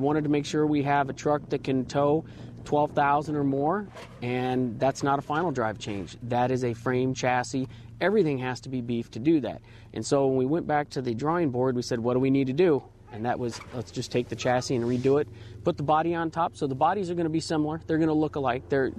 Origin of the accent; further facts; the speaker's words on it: Arizona, United States; Thank you, and welcome to my hometown